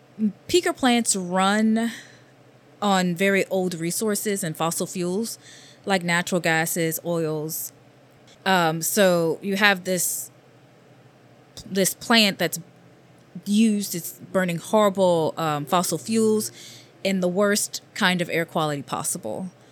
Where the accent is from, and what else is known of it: Louisiana, United States; moved away as an adult; now in New York, United States